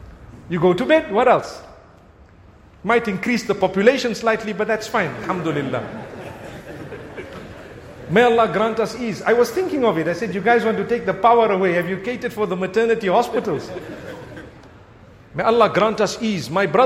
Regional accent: Zimbabwe; now in South Africa; I come from Zimbabwe, where we have almost 18-hour cuts almost every day.

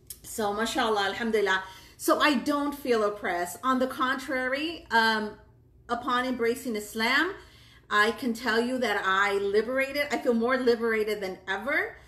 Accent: United States; I am a convert. I am Mexican American.

